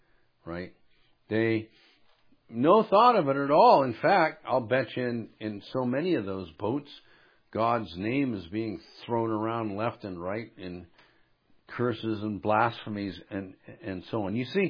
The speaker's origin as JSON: {"language": "English", "town": "Salem", "region": "Oregon", "country": "United States", "tie": "born or raised there", "said": "I grew up in Salem, but I'd come over here with my dad"}